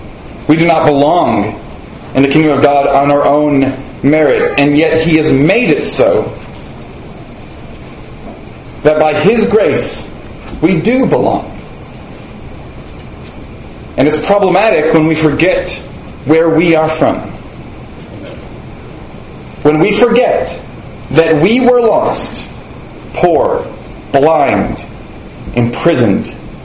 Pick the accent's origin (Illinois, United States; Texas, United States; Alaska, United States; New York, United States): Illinois, United States; I'm from Illinois.